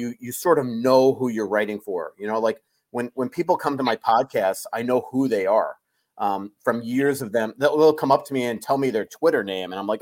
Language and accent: English; New York, United States; I mean, I'm Italian. I'm from New York. I'm my father's son.